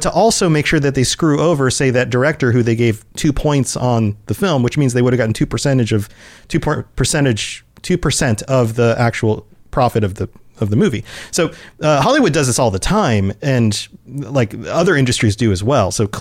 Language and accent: English; New Zealand; But I go by … I am from New Zealand.